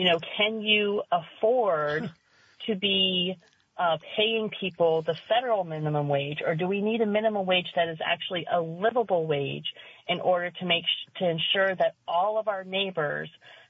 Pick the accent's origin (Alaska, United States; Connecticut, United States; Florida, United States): Florida, United States; I mean, I grew up in Florida, so trafficking is I actually took a couple of courses on how we track trafficking and whatnot when I was living in Florida.